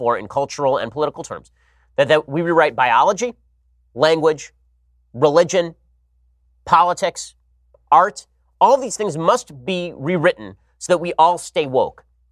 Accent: California, United States; So Jerry Brown is doddering around here in my home state, and he says that climate change is as devastating as the Nazis to humanity, which comes as a shock to my people.

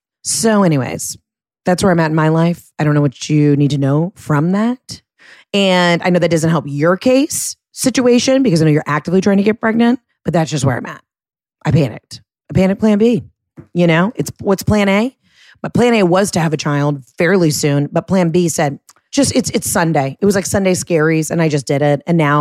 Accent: New Jersey, United States; from New Jersey.

